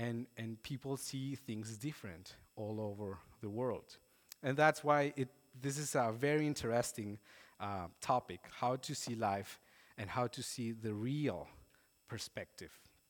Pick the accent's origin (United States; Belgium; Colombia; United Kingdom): Colombia; English is a second language; now in Canada; because I'm not Canadian, I'm Colombian, and I just have like my health insurance ID and my student ID.